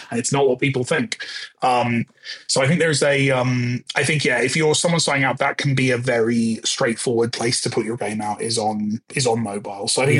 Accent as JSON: {"language": "English", "region": "South of England", "country": "United Kingdom", "accent": "generic Southern English", "said": "Well, even I don't have one, and I'm half Welsh, so"}